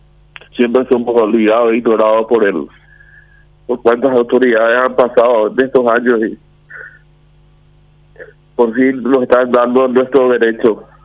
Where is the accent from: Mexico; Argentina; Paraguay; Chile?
Paraguay; Central; moved away as an adult; Vivo en la ciudad de Mandarias. En la década del 90 me vine al Alto Paraná de Central de Asunción.